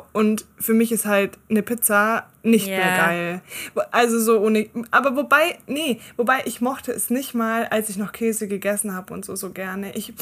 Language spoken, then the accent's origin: German; Baden-Württemberg, Germany; Und ich bin Schwabe.